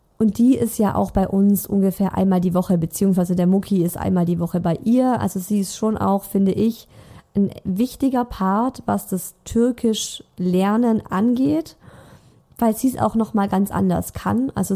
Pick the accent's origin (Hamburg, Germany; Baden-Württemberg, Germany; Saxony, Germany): Baden-Württemberg, Germany; accent: Swabian; sprechen mein Mann und ich viel mehr Schwäbisch. Er findet es total lustig. Er macht da auch oft so ein bisschen Fun über meinen Dialekt.